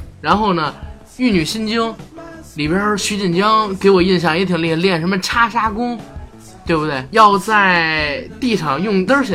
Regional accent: China; 我们作为孩子，作为大陆人，我们也没见过。

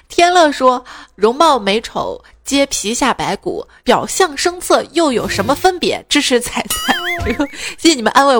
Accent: Shaanxi, China; 其实我们家那边，就长乐坡那附近，有一种饼啊，反正我从小在那儿吃。

